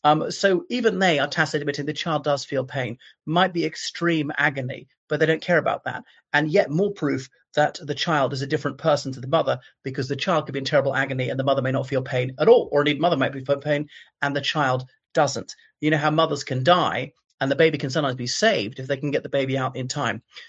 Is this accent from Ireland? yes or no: yes; Cork, Munster, Ireland; Micheál Martin is maybe the worst of the worst. You know, I blush to mention he was Lord Mayor of my hometown.